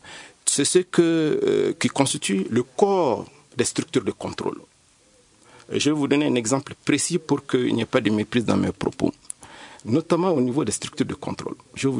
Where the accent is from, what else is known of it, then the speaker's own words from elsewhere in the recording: Mali; en tant que Malien, on ne peut que déplorer la situation qui prévaut